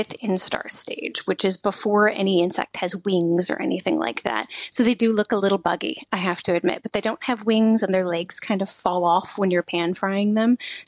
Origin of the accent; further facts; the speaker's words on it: United States; And I have to admit that being an American, my first impression was like, well, here we are about to go into an adventure.